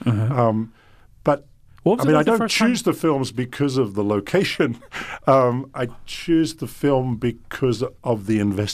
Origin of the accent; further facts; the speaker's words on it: Australia; it's also growing up in Australia and watching some of the divisions there.